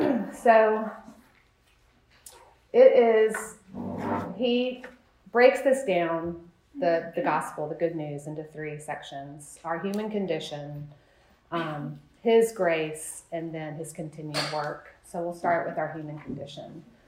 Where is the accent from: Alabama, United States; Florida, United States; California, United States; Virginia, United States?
Virginia, United States; I pleaded to be picked up in upstate New York, and I'm from Virginia.